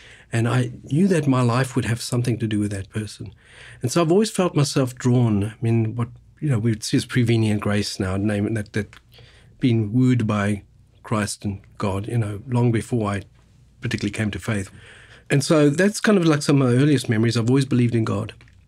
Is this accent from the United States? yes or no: no; South Africa; I mean, I was born in South Africa, racist apartheid South Africa, Jewish kid, so Jewish family, very at odds with the old South African experience, but had to go through school